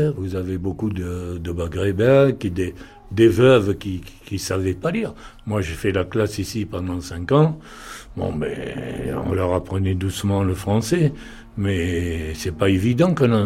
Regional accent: Marseille, Provence-Alpes-Côte d'Azur, France; Moi, je suis marseillais. Je suis marseillais, j'ai atterri ici parce que j'étais militaire.

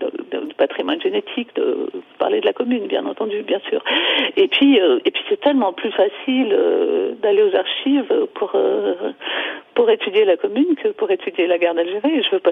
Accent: France; moi je suis française

